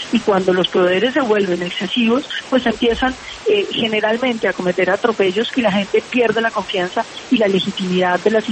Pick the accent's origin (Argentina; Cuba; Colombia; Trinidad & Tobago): Colombia; Nosotros, como colombianos que ganamos el referendo y que ganamos la presidencia